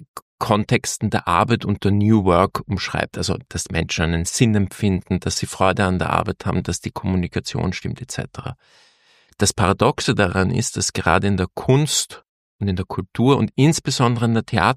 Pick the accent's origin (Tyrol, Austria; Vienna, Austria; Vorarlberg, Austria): Vienna, Austria; zum Beispiel in Wien, also meiner Heimatstadt